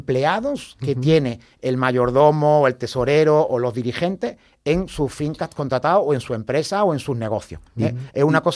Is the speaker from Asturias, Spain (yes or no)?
no; Vélez-Málaga, Andalusia, Spain; y como más veleño, de procesiones, de cofradías, de mayor arraigo, de mayor antigüedad.